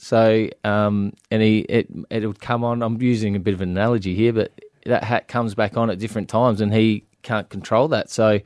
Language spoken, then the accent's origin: English; Stansbury, South Australia, Australia; I was brought up in Stansbury on the York Peninsula